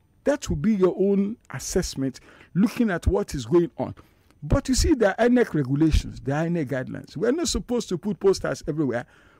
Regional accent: Lagos Island, Lagos, Nigeria; family, they are also from Lagos Island. And that means father, mother, both ways. I'm a proud indigene of Lagos State.

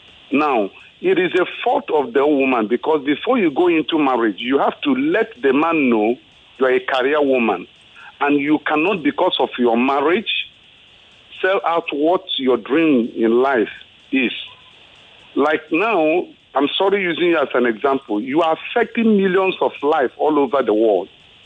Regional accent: South East, Nigeria; I'm from the Igbo extraction.

